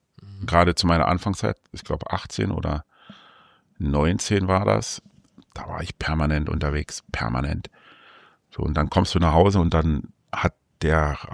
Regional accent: Weißwasser, Saxony, Germany; ich komme aus Sachsen.

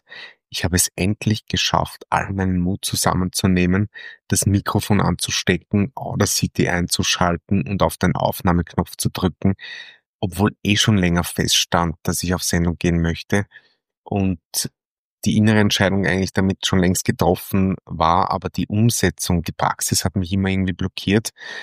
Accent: Vienna, Austria; Wie unschwer zu hören ist, komme ich aus Wien und war 7 Jahre auf Langzeitreise.

